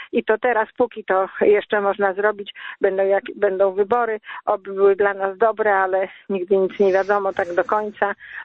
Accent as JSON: {"language": "Polish", "town": "Warsaw", "region": "Masovian Voivodeship", "country": "Poland", "said": "nie jestem z Łodzi, tylko z Warszawy"}